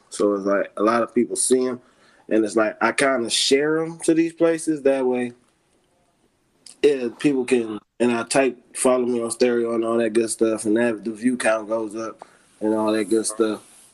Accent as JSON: {"language": "English", "town": "Cleveland", "region": "Ohio", "country": "United States", "said": "I'm from Cleveland, Ohio."}